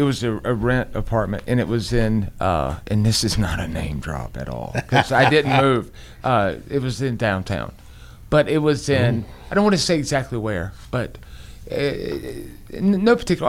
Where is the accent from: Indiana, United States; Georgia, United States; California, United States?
Georgia, United States; Decatur; Yeah, whatever. I'm from Decatur.